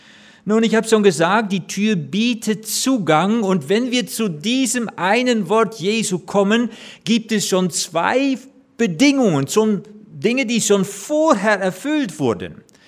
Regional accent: Netherlands; now in Germany; ich bin Holländer, wohne aber in Mitte Deutschland mit meiner Frau Elke

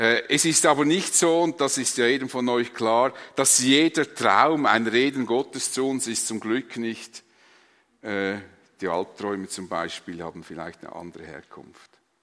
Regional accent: Switzerland; Ich meine, als Schweizer sind wir uns nicht gewohnt, Wohnungen zu renovieren.

